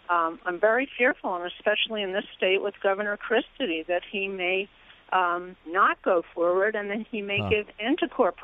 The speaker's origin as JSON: {"language": "English", "town": "Westfield", "region": "New Jersey", "country": "United States", "said": "I'm from Westfield, New Jersey."}